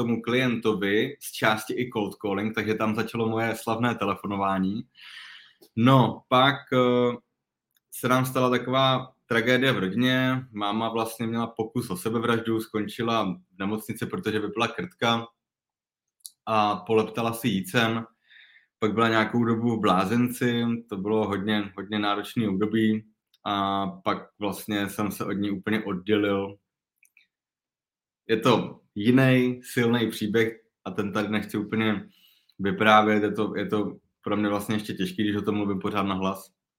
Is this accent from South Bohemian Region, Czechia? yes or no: no; Zlín, Zlín Region, Czechia; moved away as an adult; now in Prague, Czech Republic; jsem vyučený číšník, pocházím ze Zlína. V 18 letech jsme se přestěhovali do Prahy.